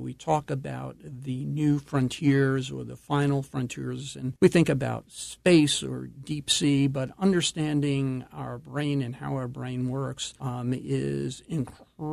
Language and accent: English; Long Island, New York, United States; I was born in New York and grew up for the most part on Long Island. I went to a public high school, Wantagh High School in Wantagh, New York.